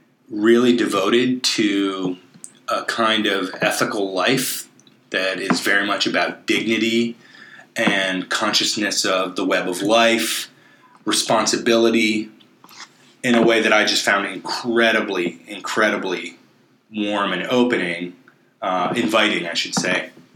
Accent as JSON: {"language": "English", "town": "Pine Grove Mills", "region": "Pennsylvania", "country": "United States", "tie": "born or raised there", "said": "But I've lived in the area for almost my whole life. I grew up in Pine Grove Mills, which is just 5 miles away. I went to the local high school."}